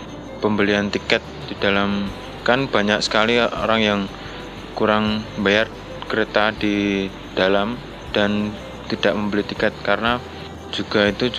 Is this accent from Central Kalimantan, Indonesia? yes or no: no; Surabaya, East Java, Indonesia; Iya, saya berasal dari Surabaya.